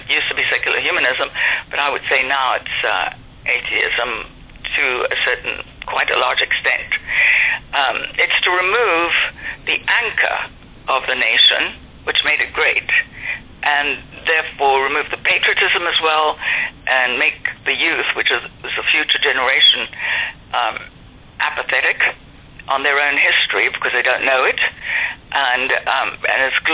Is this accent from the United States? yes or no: no; South Africa; moved away; actually I grew up in South Africa.